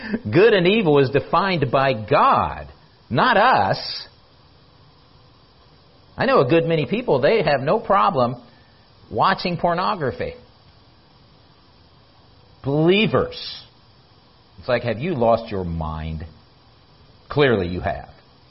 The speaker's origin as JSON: {"language": "English", "country": "United States", "said": "I'm just picking on America because I'm an American citizen. This is where I live."}